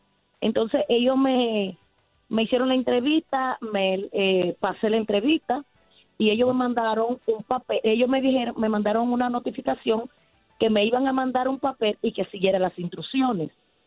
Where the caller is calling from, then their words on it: New York, United States; Sí, de aquí, de Nueva York.